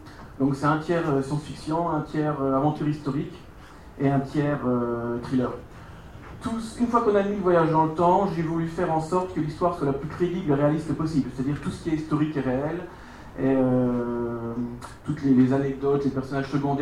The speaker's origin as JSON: {"language": "French", "region": "Grand Est", "country": "France", "said": "étant local, hein, je suis lorrain, finalien, vosgien"}